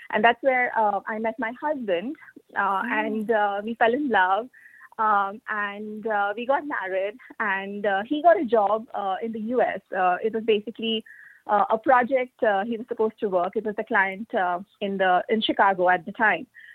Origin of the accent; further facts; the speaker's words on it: India; I was born and brought up in India